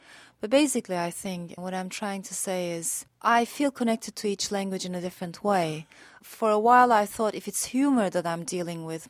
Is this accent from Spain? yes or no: yes; Spain; also born or lived in Strasbourg, France; I was born in Strasbourg, France. I was raised in Spain and spent parts of my life in different cities.